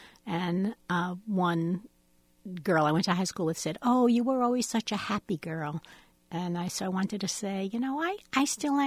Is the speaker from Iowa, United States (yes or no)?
yes; Ames, Iowa, United States; I've been writing a little for my hometown, for the Ames Tribune, and I do that once a month.